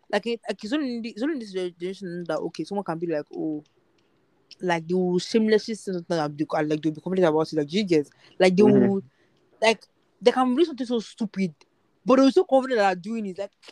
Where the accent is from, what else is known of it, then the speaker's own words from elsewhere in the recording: Jamaica; I told him I told him I'm Jamaican.